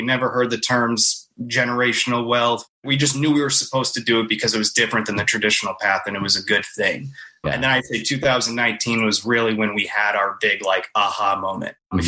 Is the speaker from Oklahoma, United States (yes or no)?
no; Boston, Massachusetts, United States; also born or lived in Los Angeles; now in Knoxville, United States; Yeah, so I'm originally from Boston. I've been working in TV now for 15, 20 years. I moved out to California in 2011.